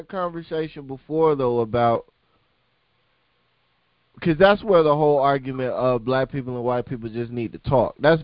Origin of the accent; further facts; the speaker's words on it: United States; Me, especially being an American, I feel like I can say this.